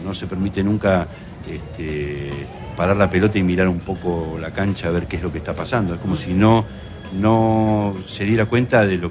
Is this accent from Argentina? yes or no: yes; José Mármol, Buenos Aires Province, Argentina; Sí, soy de acá, soy de Almirante Brown, soy bonaerense, soy de José Mármol.